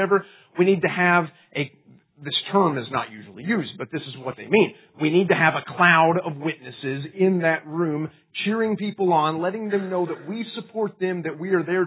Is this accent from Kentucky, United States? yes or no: yes; Kentucky, United States; I told you that I'm a Kentucky fan. I'm from Kentucky, Kentucky fan.